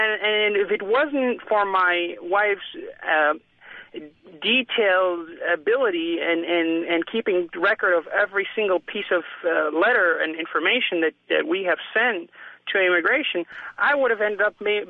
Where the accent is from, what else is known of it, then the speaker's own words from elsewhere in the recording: Sudan; now in United States; I'm originally from Sudan, and I moved to the United States.